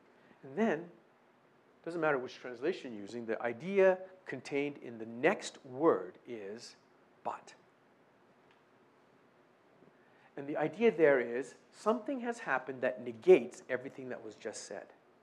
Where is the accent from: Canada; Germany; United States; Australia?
Canada; I am a Canadian. I am a Canadian. I don't have to try and feel like a Canadian. I don't have to try and pretend to be a Canadian.